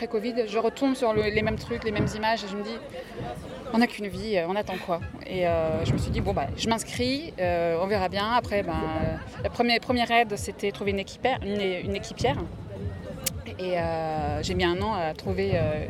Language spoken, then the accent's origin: French; Brittany, France; Et donc, comme nous, on vient de la Bretagne, ça nous semblait logique.